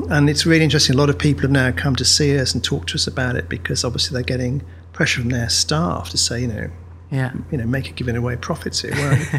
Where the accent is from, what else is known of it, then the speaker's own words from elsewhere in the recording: Birmingham, West Midlands, United Kingdom; born there; I was born in 1952 in Birmingham, and it was just after the war.